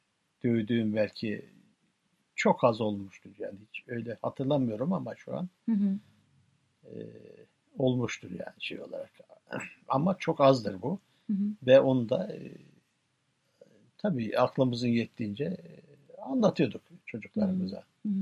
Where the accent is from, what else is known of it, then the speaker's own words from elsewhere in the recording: Çevrecik, Tokat, Turkey; Köyümüzde eski, yani ismi Tinyaba, şimdiki ismi Çevrecik olan bir köyümüz.